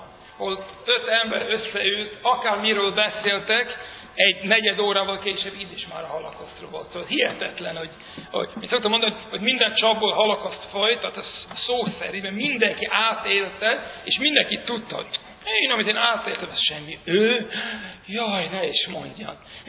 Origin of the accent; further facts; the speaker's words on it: New York City, New York, United States; én olyan környéken nőttem fel, mondjuk hányan voltak ott Brooklynban, Williamsburg negyedben